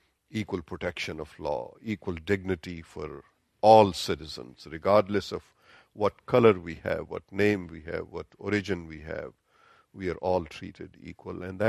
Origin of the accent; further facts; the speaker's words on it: Charlottesville, Virginia, United States; I come from Charlottesville, Virginia.